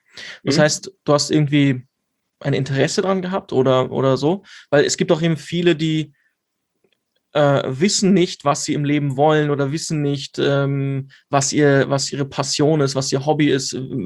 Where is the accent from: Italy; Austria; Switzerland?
Austria; Vienna; ich komme aus Wien.